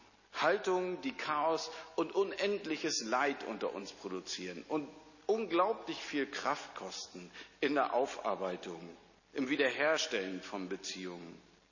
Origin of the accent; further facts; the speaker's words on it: Northern Germany, Germany; born there; in Norddeutschland würde man sagen, wo ich herkomme, gebürtig herkomme